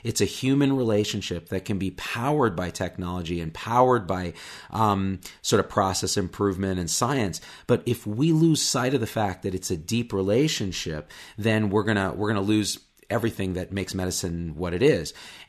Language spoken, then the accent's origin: English; Clovis, United States; when I grew up in Clovis, I played guitar.